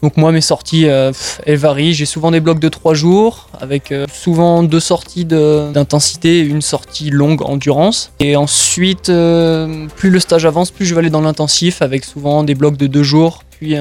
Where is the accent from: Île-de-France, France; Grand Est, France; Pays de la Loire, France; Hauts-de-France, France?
Pays de la Loire, France; Nantes; now in Aix-les-Bains, France; J'habite à Aix-les-Bains. Je suis nantais de base, donc je suis un expatrié